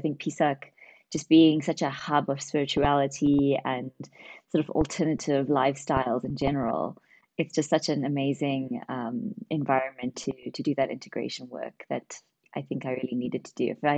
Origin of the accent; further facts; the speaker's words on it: South Africa; Yeah, so, I look very Indian, people would say, but I'm actually South African.